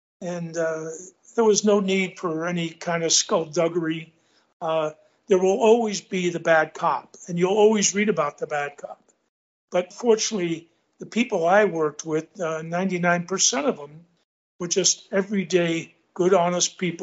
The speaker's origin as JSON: {"language": "English", "town": "San Francisco", "region": "California", "country": "United States", "tie": "born or raised there", "said": "And having been born and raised there, and I grew up in San Francisco, I went to high school. San Francisco, played sports in the city."}